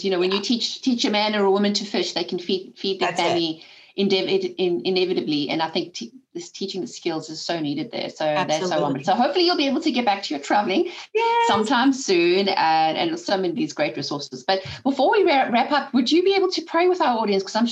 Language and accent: English; South Africa; Because I'm from South Africa.